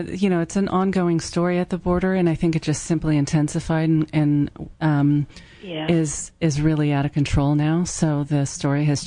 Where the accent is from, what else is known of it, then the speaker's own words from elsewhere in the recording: California, United States; And I was raised mostly in California, where that was sort of okay, but also strange.